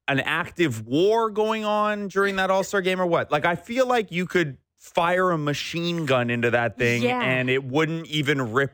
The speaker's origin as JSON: {"language": "English", "town": "Cambridge", "region": "Ontario", "country": "Canada", "tie": "born or raised there", "said": "I grew up in Cambridge. I got a little bit of it."}